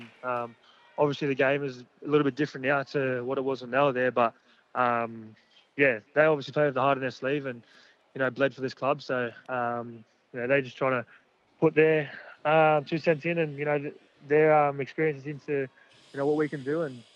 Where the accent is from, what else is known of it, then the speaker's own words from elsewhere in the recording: Dapto, New South Wales, Australia; also born or lived in Coonawarra; growing up in Dapto and Coonawarra, being a local junior to the Dragons as well, you know, this is home to me.